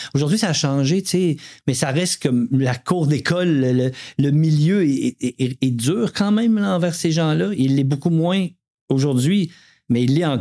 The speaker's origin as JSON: {"language": "French", "town": "Quebec City", "region": "Quebec", "country": "Canada", "lives_now": "Montreal, Canada", "said": "je suis parti à Montréal, je viens de Québec, moi, fait que je suis parti à Montréal, j'ai fait ma vie"}